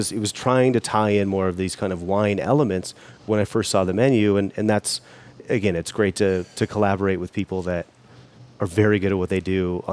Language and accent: English; Iowa, United States; listen, brother, I'm from Iowa originally.